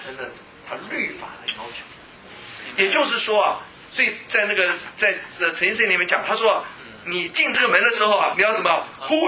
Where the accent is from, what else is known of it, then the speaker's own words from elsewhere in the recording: China; 那我们中国人就是说有边读边，无边读中间